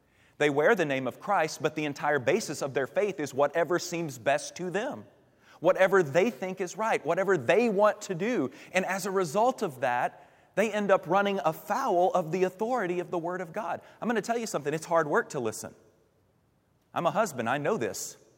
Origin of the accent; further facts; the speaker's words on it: Kentucky, United States; I grew up in Kentucky in the 80s